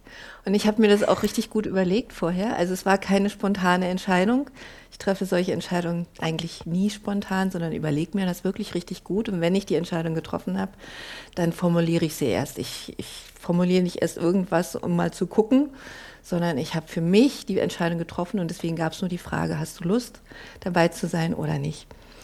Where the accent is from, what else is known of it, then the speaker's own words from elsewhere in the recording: Berlin, Germany; also born or lived in Dresden, Germany; Ja, ich bin ja auch Ossi. Aufgewachsen in Berlin und Dresden.